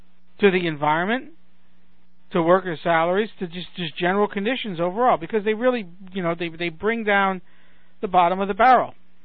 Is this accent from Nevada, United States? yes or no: no; New York, United States; now in Chicago, United States; when I grew up in New York, we had a lot of mom-and-pop stores